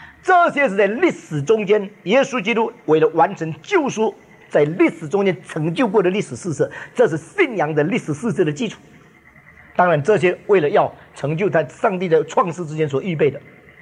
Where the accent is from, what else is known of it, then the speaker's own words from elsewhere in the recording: China; 我们中国人谈到这个灵性好，这个人对我很有帮助，很有造就